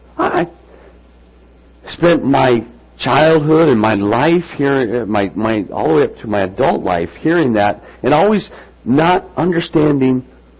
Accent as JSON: {"language": "English", "town": "Rockford", "region": "Illinois", "country": "United States", "tie": "born or raised there", "said": "she knows that I was actually born and raised in Rockford, Illinois, and they don't talk like this down there."}